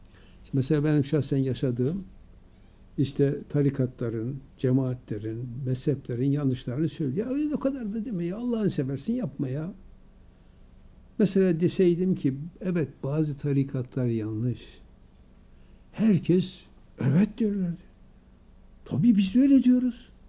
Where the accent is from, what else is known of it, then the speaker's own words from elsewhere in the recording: Erzurum, Turkey; Bizim Erzurumlar, ben Erzurumluyum.